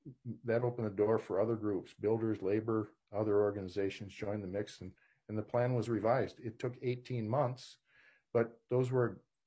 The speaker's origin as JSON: {"language": "English", "town": "Minneapolis", "region": "Minnesota", "country": "United States", "tie": "born or raised there", "said": "I grew up in South Minneapolis at the end of runway 29 right."}